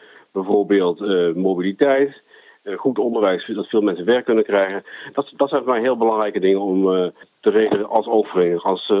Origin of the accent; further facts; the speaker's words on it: Groningen, Netherlands; Ik kom uit Groningen. Daar woon ik al sinds 1982. En ik ben 57 jaar.